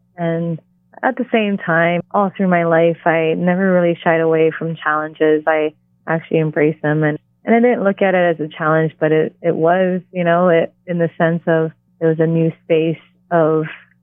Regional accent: Hawaii, United States; growing up in Hawaii, that was really such a powerful woman

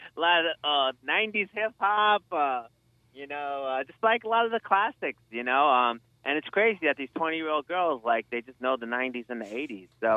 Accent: New York, United States; New York.

